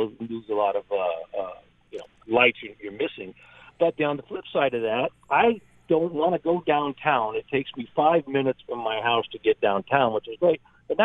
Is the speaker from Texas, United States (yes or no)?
yes; Texas, United States; also born or lived in Southern California / Idaho / North Carolina; We moved here from Southern California in 2004. Prior to that, we were in Idaho. Then we were in North Carolina. We bounced around a bit, grew up in Texas.